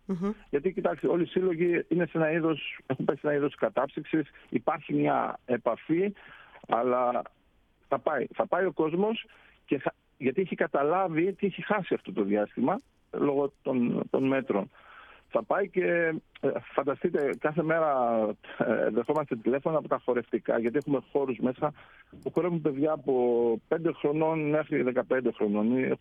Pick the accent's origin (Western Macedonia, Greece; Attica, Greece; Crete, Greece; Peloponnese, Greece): Western Macedonia, Greece; Lechovo; θα μου επιτρέψετε να δώσω χαιρετισμού στο χωριό μου, το Λέχοβο, το ιστορικό Λέχοβο, προπύργιο του Μακεδονικού Αγώνα και ένα χωριό που κρατάει παραδόσεις